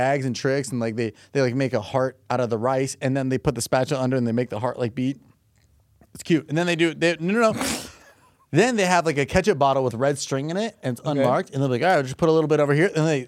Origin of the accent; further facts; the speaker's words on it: California, United States; I'm from California.